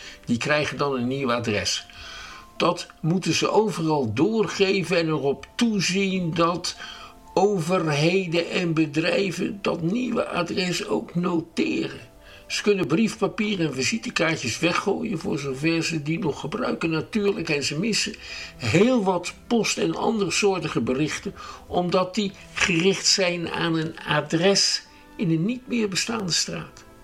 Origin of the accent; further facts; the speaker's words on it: Schiedam, South Holland, Netherlands; Daar zijn we als Schiedammers best trots op.